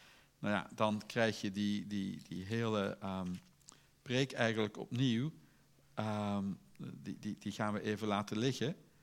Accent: Netherlands; En wat zijn wij Nederlanders daar moeilijk in?

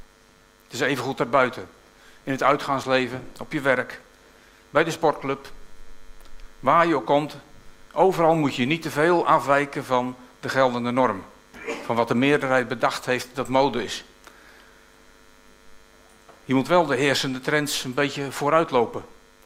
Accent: South Holland, Netherlands; ik kom uit Hoekse Waard en daar hadden we slagschepen.

